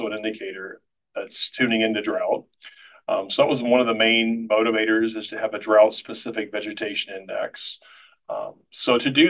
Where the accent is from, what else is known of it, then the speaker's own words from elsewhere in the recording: Falls City, Nebraska, United States; I'm also a native Nebraskan, so I'm originally from Falls City, Nebraska.